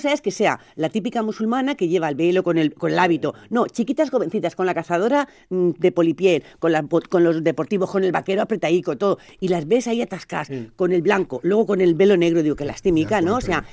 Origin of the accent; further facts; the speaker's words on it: Spain; que soy también católica, soy española